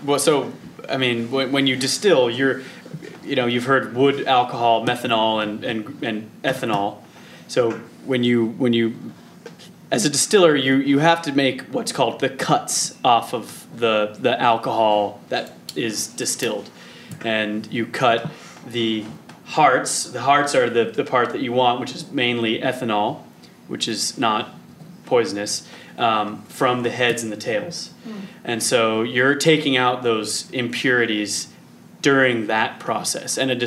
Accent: United States; I grew up in Montgomery County, which has the worst water ever

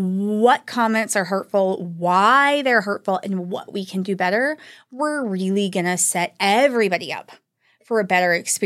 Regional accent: the South, United States; Okay. We're from the South. I got a lot of very religious comments.

